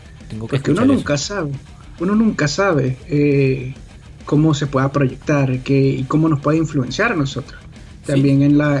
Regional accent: Venezuela; es increíble que nosotros como venezolanos hemos tenido la indecencia de no promover más nuestro instrumento a otros géneros

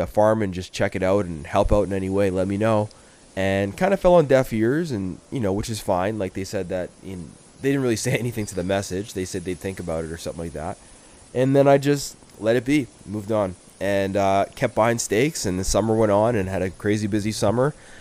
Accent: Alberta, Canada; where are you from? I go, I'm from Canada. And people ask me, like, what about, you know, what do I like to do, what I am? I just end up listing off Alberta shit, right?

